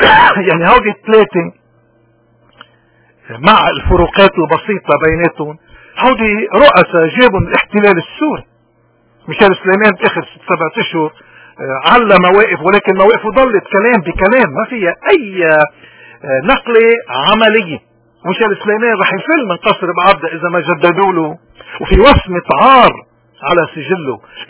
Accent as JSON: {"language": "Arabic", "country": "Lebanon", "said": "بلدنا لبنان"}